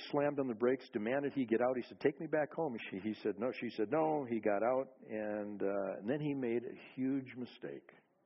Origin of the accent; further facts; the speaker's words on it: Minnesota, United States; this woman I read about this past week from my home state of Minnesota.